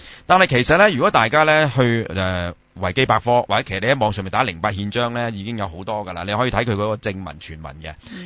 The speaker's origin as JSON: {"language": "Cantonese", "country": "China", "said": "好多人都话我哋中国人啊，同"}